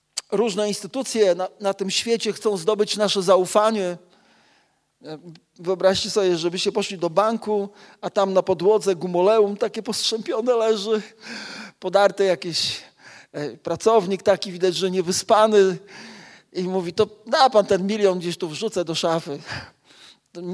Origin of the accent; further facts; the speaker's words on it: Szczytno, Warmian-Masurian Voivodeship, Poland; ja się wychowałem w zborze w Szczytnie